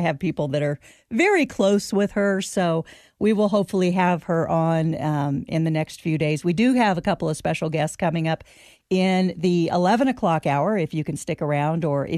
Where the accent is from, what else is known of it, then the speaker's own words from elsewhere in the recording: California, United States; now in Nevada, United States; I know, as a Californian, born and raised, but I left California behind when I came to Nevada. I'm not native, but in my heart, I'm battle-born Nevada.